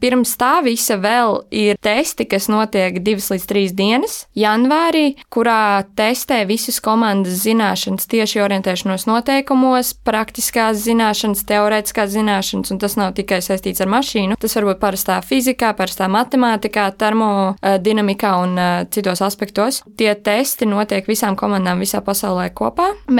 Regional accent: Bauska, Bauska Municipality, Latvia; es esmu no Bauskas puses, un tur, kā zināms, ir slavenā mūsu strasa, un es uzaugu ap autosportu.

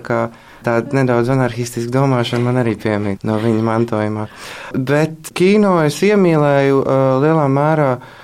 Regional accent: Riga, Latvia; also born or lived in Stockholm, Sweden; es esmu dzimis Zviedrijā, Stokholmā 1995. gadā, tad man pašlaik ir 21, bet audzis es esmu tepat Rīgā, mācījos visus 12 gadus Rīgas centra humanitārijā vidusskolā

